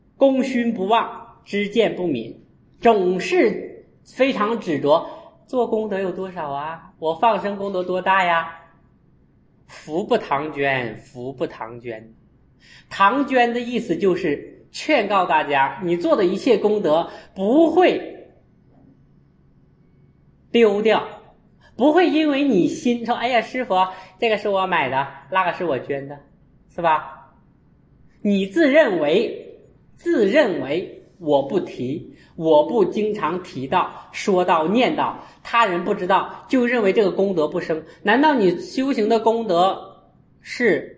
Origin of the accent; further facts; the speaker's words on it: Anhui, China; 一出安徽我安徽人哈，你讲安徽不好我就很爱的哈